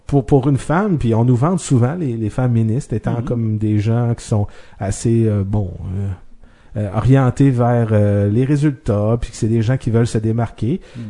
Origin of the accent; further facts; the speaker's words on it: Quebec City, Quebec, Canada; D'ailleurs, nous on est de Québec.